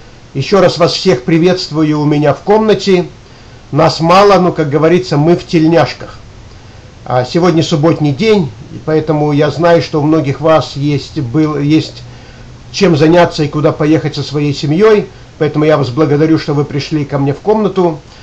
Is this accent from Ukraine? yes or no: no; Riga, Latvia; now in Philadelphia, United States; я сам родом из Риги. В Америке живу уже почти 33 года, живу в городе Филадельфии.